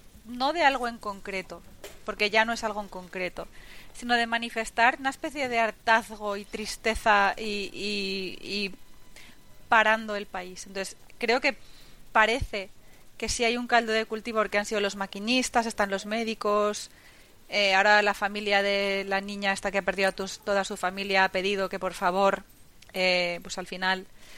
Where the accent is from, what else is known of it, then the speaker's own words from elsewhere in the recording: Valencian Community, Spain; Lo siento, pero me habéis prendido la mecha y soy valenciana.